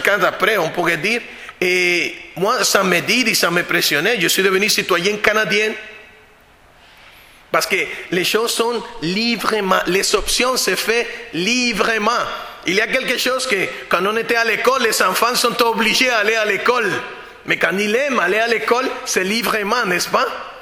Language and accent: French; Honduras; also born or lived in Costa Rica; En 98, dans mon pays d'origine, en Honduras, il y avait un ouragan qui a tout dévasté.